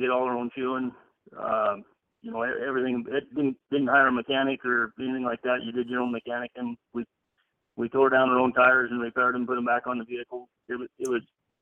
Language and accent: English; Montana, United States; And then where I was raised primarily was on the Milk River Valley in north central Montana.